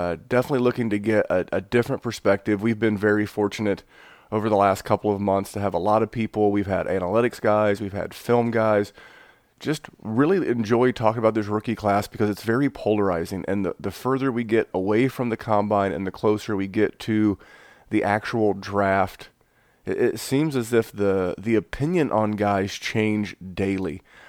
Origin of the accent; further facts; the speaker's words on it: the South, United States; accent: southern; You're talking about Jerry's trucker hat. You're talking about my southern accent.